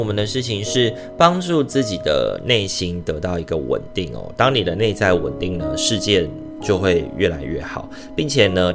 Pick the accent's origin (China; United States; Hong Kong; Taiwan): Taiwan; 有的时候呢，我们就是台湾人的那个性格嘛